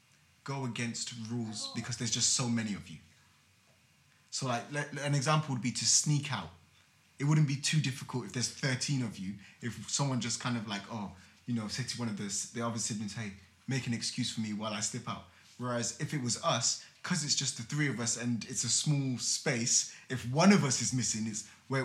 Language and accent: English; England, United Kingdom; growing up in England, the UK, it's tiny. It's so tiny.